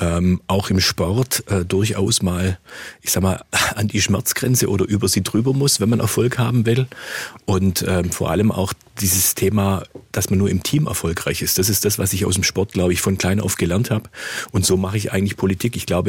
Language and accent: German; Gingen an der Brenz, Baden-Württemberg, Germany; wir sind beide in Gingen an der Brenz aufgewachsen, er ist ein paar Jahre jünger.